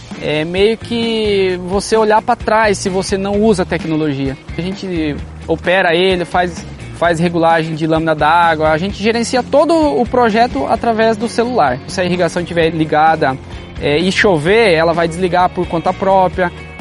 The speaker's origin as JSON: {"language": "Portuguese", "region": "Paraná", "country": "Brazil", "said": "Viemos do Paraná."}